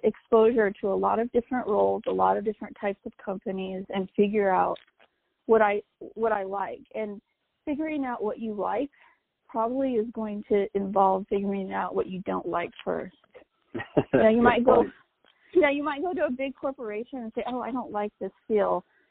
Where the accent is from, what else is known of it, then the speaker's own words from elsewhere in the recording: New Mexico, United States; I even went to Washington, D.C. and interned for the New Mexico state senator of my home state.